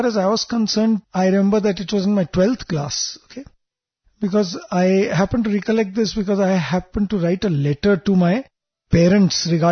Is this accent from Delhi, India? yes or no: yes; Delhi, India; when I came from Delhi, I was a novice.